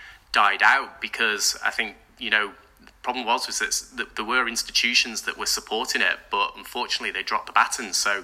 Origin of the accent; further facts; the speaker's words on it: United Kingdom; first language British Sign Language; English is a second language; So basically, both my parents are actually profoundly deaf and they use British Sign Language. And my first language was British Sign Language. I learned to speak when I was actually 3.